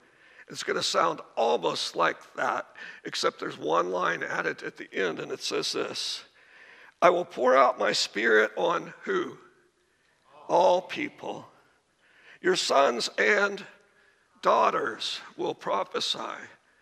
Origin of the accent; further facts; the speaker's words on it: Sedalia, Missouri, United States; this is a low-budget operation because I come from Sedalia.